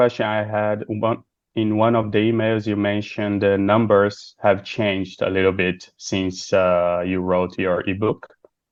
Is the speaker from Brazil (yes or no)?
yes; Brazil; English is a second language; also born or lived in Japan; now in Qatar